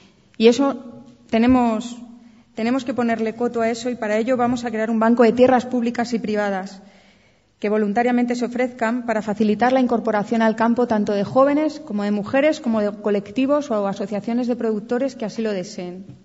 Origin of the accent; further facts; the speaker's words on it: Guadalupe, Extremadura, Spain; empezáramos la campaña en Guadalupe, en mi pueblo, que tiene 2.000 habitantes y es un pueblito de montaña